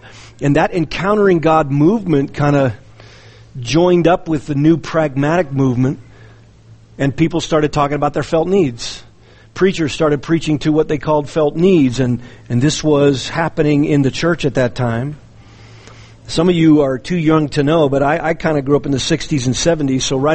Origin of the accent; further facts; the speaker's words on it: California, United States; I grew up in Southern California, so I kind of watched it happen.